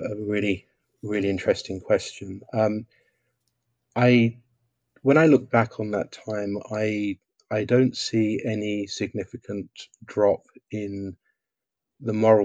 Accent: Chatham, South East England, United Kingdom; I remember when I was in my hometown of Chatham

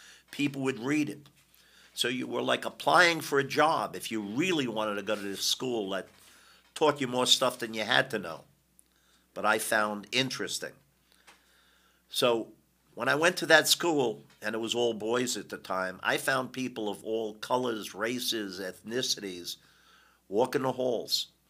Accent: Brooklyn, New York, United States; I grew up in Brooklyn, New York.

